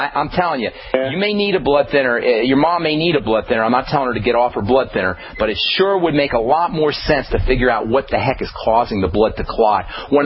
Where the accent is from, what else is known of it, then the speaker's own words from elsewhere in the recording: Trenton, New Jersey, United States; You know, I'm from Trenton. I was raised in Trenton, New Jersey.